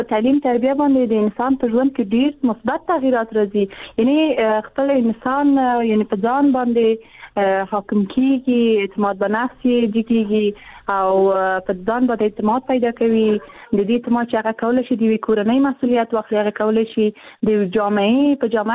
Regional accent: Afghanistan; born there; زه په افغانستان کې پیدا شوم زه د افغانستان یو جلی

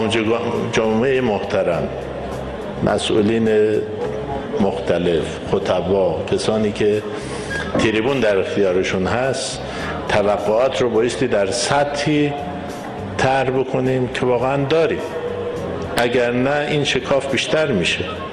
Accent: Iran

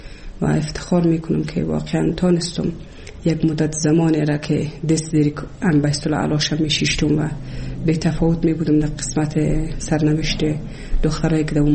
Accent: Kabul, Afghanistan; also born or lived in Bamyan; از ولسوالی شیبر ولایت بامیان هستم. در سال 1356 در یک خانواده روشن فکر ما در ولایت کابل به دنیا آمدم و تحصیلات خودم در کابل و پایان رسادم تا صنف 12 را

